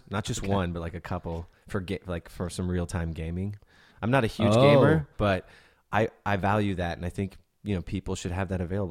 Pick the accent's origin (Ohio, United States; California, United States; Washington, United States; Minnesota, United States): Washington, United States; Bellingham; I'm from Bellingham.